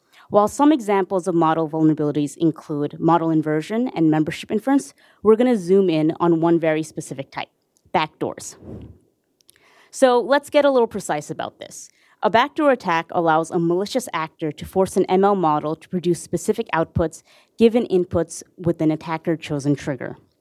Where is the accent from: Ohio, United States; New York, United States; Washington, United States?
New York, United States; Queens; and I'm originally from Queens, as I said.